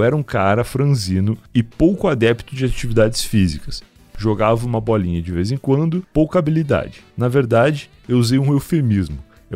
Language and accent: Portuguese; Rio Grande, Rio Grande do Sul, Brazil; É, e pelo menos em Rio Grande, né, onde eu cresci.